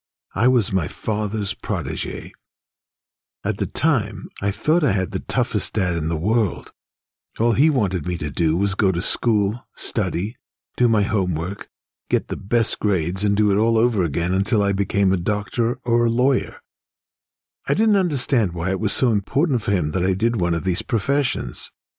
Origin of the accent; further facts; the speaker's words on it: Yonkers, New York, United States; I grew up in South Yonkers, New York, a fairly large city with a closely knit Jordanian community within a melting pot of ethnicities. I was raised in a Christian household with my parents, brother, and 3 sisters.